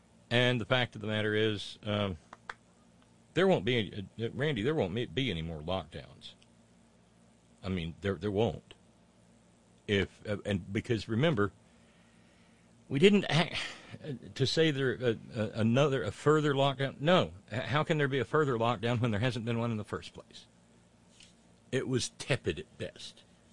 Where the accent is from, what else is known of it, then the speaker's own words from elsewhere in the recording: Canton, Ohio, United States; Eugene Debs was actually arrested in my hometown of Canton, Ohio, in 1895